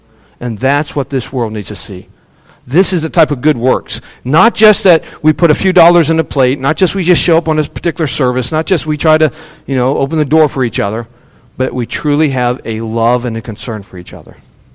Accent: West Virginia, United States; also born or lived in Ohio / Mississippi; I was born in Ohio. I spent a good number of years in Mississippi. But West Virginia is my home. I love West Virginia.

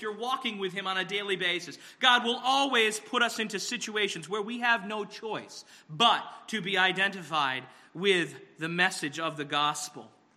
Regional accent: Glastonbury, Connecticut, United States; It actually reminds me of where I grew up in Glastonbury.

